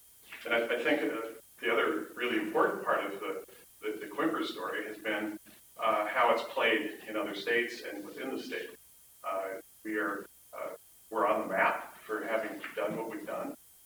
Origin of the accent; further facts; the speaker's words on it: Ireland; sorry, I'm an Irishman, I have to joke.